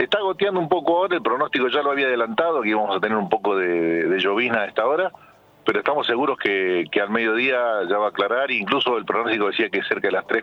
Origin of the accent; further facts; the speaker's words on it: Argentina; Así que, efectivamente, soy argentino y ya bastante grande, por eso no me acordaba el nombre.